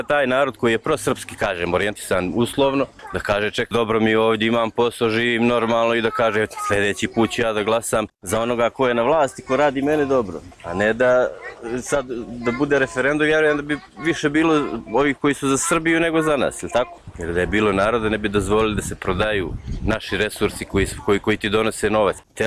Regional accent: Montenegro; svi smo Crnogorci, ja sam prvi Crnogorac

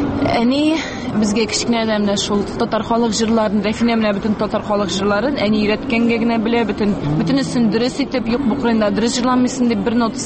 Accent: Udomlya, Tver Oblast, Russia; born there; Әйе, Тивер өлкәсенең Удомль шәһәрендә тудык.

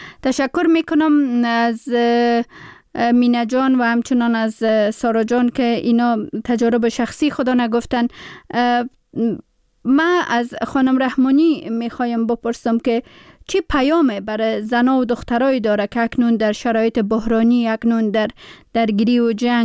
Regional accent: Pakistan; Persian is a second language; ما هم در مهاجرت بزرگ شدیم در پاکستان

